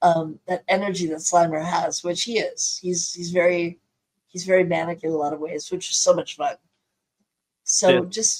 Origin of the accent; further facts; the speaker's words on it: Illinois, United States; I have yet to do a convention in Illinois, my hometown, my home state.